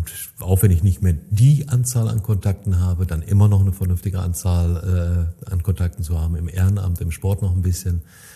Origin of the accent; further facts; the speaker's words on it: North Rhine-Westphalia, Germany; wir haben keine Berge und wir haben keine Seen, aber auch landschaftlich ist das hier eine verdammt attraktive Ecke und das dürften wir uns als Münsterländer öfter mal vor Augen führen.